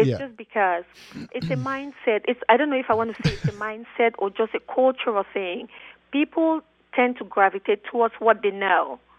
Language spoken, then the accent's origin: English; Halifax, Nova Scotia, Canada; now in United States; I grew up in a couple of places, but my last stop before the United States was Halifax in Canada.